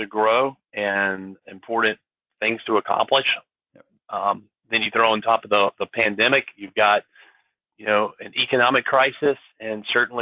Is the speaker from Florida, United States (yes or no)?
no; Winder, Georgia, United States; also born or lived in Athens; Well, I grew up in Northeast Georgia, town of Winder, Georgia.